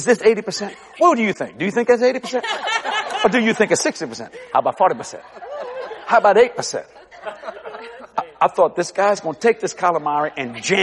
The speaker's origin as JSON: {"language": "English", "country": "United States", "said": "I'm an American. I believe in fast food."}